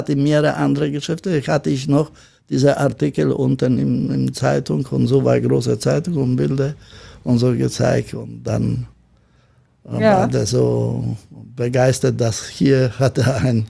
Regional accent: Gdańsk, Pomeranian Voivodeship, Poland; German is a second language; now in Hamburg, Germany; Nein, ich komme aus Danzig. Und dann mein erster Schritt nach Deutschland, ich bin gelandet in Bonn.

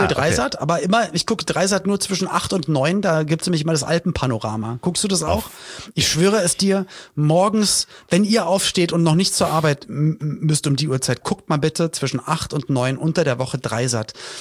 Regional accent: Switzerland; als Schweizer Eidgenosse.

